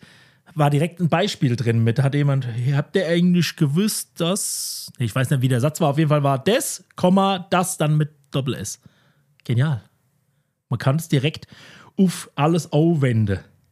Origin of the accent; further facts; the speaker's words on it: Hesse, Germany; Bei uns in Overhesse, in Klammern Vogelsberg, sagt man in manchen Fällen zwei oder zwi für die Anzahl zwei.